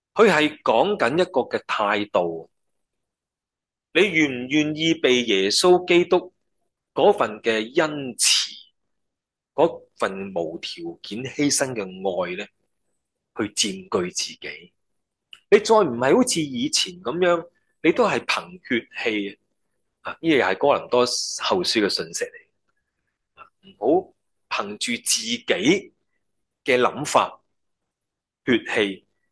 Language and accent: Cantonese; China; 我哋中国人呢家用手争握手噶啦吓